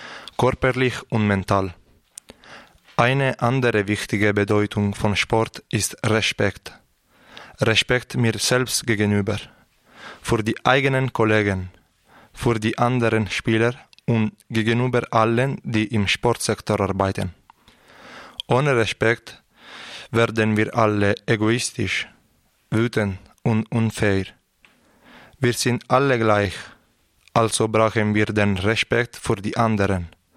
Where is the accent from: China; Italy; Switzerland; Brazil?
Italy; German is a second language; Ich bin 17 Jahre alt und ich komme aus Italien.